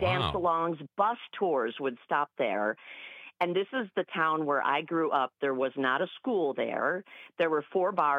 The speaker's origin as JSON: {"language": "English", "town": "Leopolis", "region": "Wisconsin", "country": "United States", "tie": "born or raised there", "said": "I grew up outside of Green Bay in this little town called Leopolis. It's not Appleton. It's not Minneapolis. It's Leopolis."}